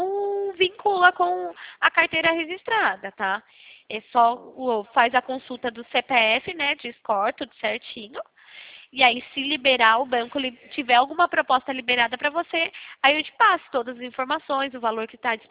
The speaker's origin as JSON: {"language": "Portuguese", "town": "Leme", "region": "São Paulo", "country": "Brazil", "said": "Eu sou daqui da cidade de Leme, interior de São"}